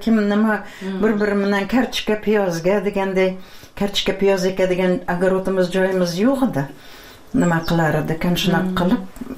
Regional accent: Piskent, Tashkent Region, Uzbekistan; Men shu yerlarda tug'ilganman-da. Eshik deraza bo'lmagan. Piskentda, garnak degan yer bor edi, leshoz degan.

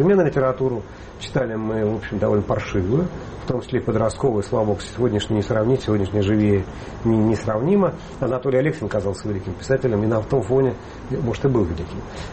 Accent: Moscow, Russia; А я же москвич, это даже не... Там, ну, правда, окраинный москвич.

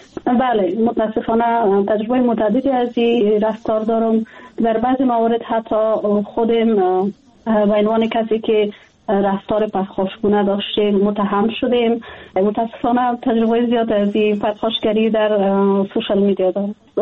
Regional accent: Afghanistan; moved away; جدا از اینکه وطنم است، خانواده ام هست، دوستایم هستن، من در افغانستان بزرگ شدیم، تحصیل کردیم، کار کردیم

